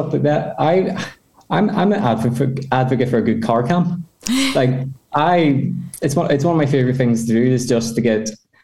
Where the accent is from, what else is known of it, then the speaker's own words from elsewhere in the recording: Belfast, Northern Ireland, United Kingdom; Like, for example, I'm from Belfast